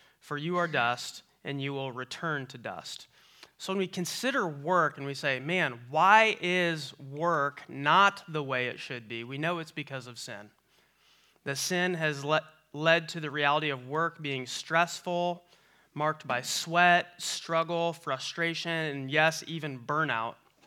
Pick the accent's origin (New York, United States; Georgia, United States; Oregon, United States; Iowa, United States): Iowa, United States; And then because we're from rural Iowa, we say, oh, you must know so-and-so from this small town.